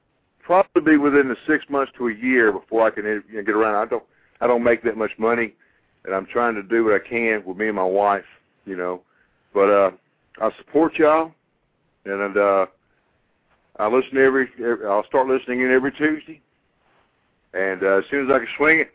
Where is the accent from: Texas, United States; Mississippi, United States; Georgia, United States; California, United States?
Georgia, United States; Gainesville; now in Griffin, United States; I'm from Gainesville, Georgia, actually. Moved down here to Griffin, Georgia.